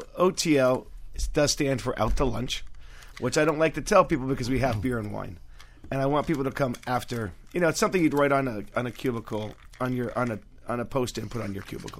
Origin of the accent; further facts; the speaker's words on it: Naples, Florida, United States; I'm originally from the metropolis of Naples, Florida. Born and raised, the token Jew. There was 25 families when I grew up there.